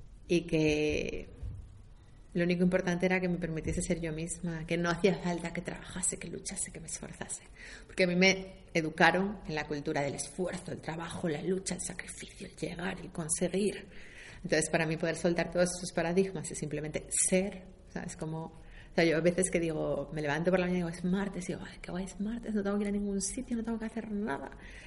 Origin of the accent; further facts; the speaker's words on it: Asturias, Spain; Si le tengo que poner etiquetas, pues soy asturiana, soy coach, soy conferenciante, soy escritora.